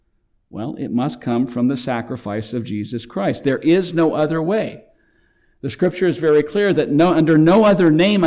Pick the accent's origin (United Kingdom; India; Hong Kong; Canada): Canada; now in United States; my wife having grown up in Canada, and I grew up in Canada